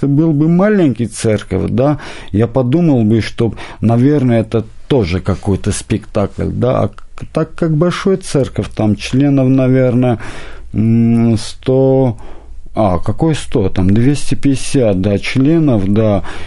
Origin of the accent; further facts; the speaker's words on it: Armenia; now in Russia; я сам армянин, живу в России